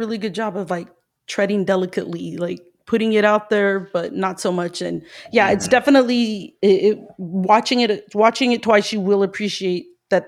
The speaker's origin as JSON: {"language": "English", "region": "California", "country": "United States", "tie": "born or raised there", "said": "I grew up from in SoCal, so we usually have like a hot Halloween."}